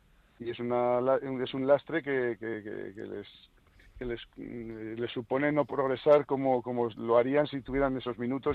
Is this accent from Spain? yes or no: yes; Spain; como digo, españoles y como entrenador y seleccionador que soy en este momento.